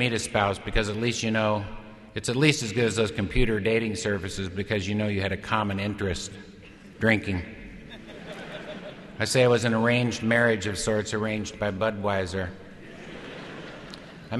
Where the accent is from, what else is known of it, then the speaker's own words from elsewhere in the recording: Champaign, Illinois, United States; You guys from Chicago know what hayseeds we downstaters are. I mean, growing up in Champaign, we rarely went to Urbana, frankly.